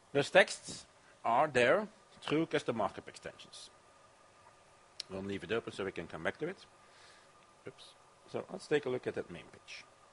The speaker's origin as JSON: {"language": "English", "country": "Belgium", "second_language": "English", "said": "I'm coming from Belgium, so we don't quite know which language that we have to use. So most applications need to be at least bilingual."}